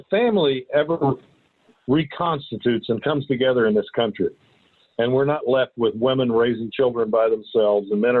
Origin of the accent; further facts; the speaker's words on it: United States; I remember traveling to India and places like that, and Egypt, and I saw poverty. I mean, as an American, you look at it and think, oh my God, these poor people.